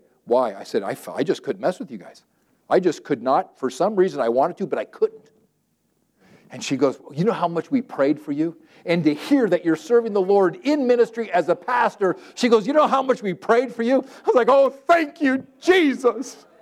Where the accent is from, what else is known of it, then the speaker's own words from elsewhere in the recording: California, United States; Or growing up in Southern California, some of my Mexican friends, Mark, mañana, mañana.